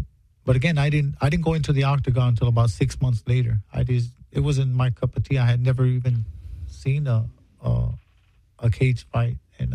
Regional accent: Los Angeles, California, United States; Born and raised in South Central LA, and started boxing when I was 11 years old.

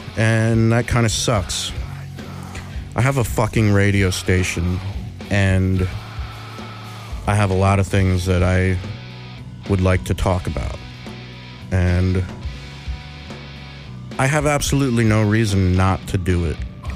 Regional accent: Hawaii, United States; born there; also born or lived in Washington / South Carolina; and I was born in Hawaii, and we lived in Washington State and South Carolina and probably a few other places that I don't even remember.

